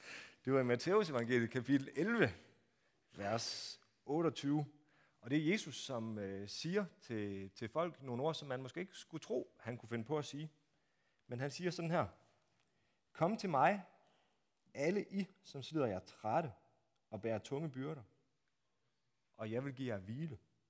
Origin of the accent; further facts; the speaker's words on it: Strandby, North Denmark Region, Denmark; Strandby, hvor jeg kommer fra. Det er næsten helt oppe i Skagen, så det er næsten så langt væk herfra, som man kan komme. Det er der, jeg er vokset op. Min far, han bor stadigvæk i vores barndomshjem.